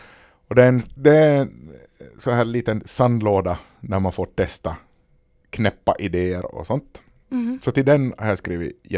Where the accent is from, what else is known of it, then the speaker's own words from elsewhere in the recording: Närpes, Ostrobothnia, Finland; Jag kommer från Närpes och där hade vi en ungdomsförening och en revy.